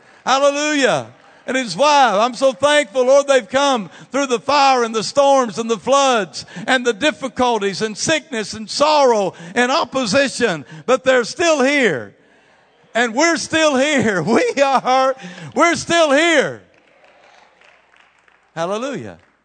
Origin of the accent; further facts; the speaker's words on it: Comanche, Oklahoma, United States; when I grew up in Comanche, Oklahoma, I had a friend named Jimmy Orem.